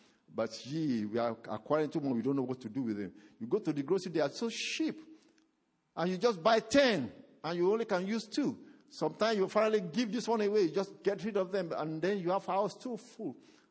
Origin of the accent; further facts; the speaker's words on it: Nigeria; We come from Nigeria, from Africa, from other places.